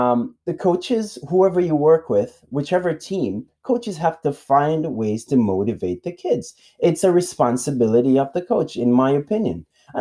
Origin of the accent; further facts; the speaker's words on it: Jamaica; And again, I'm from Jamaica, so it was a different time, different culture.